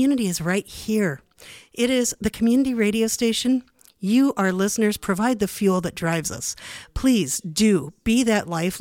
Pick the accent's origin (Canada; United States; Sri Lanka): Canada; St. John's, Newfoundland and Labrador; when I was 12 years old growing up in St. John's, when I thought I was alone. And that was a sucky, sucky place to be.